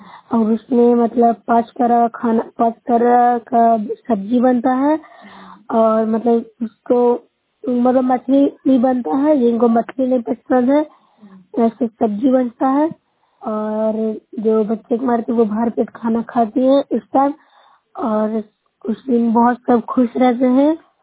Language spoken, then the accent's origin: Hindi; Noorsarai, Bihar, India; मैं नोसराय प्रखंड से हूँ, जिला नालंदा के निवासी हूँ।